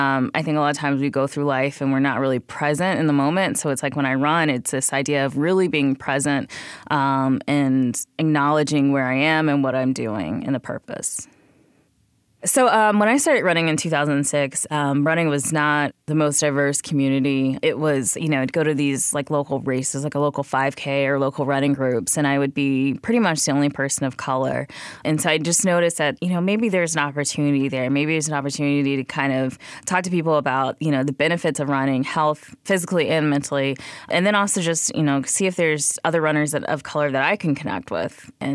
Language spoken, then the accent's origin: English; Atlanta, Georgia, United States; I am 31 years old, and I'm from Atlanta, Georgia.